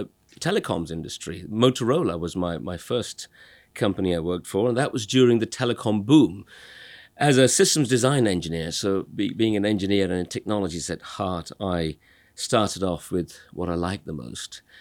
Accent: United Kingdom; Well, I'm British of Indian origin.

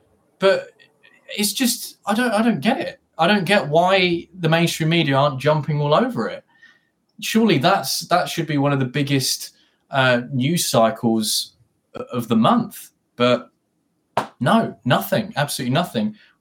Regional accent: United Kingdom; we just need to acknowledge that this does not represent being British or the British people who subscribe to the BBC, because that's not what journalism is about. That's not really how we should conduct or do things, especially from a great country like ours.

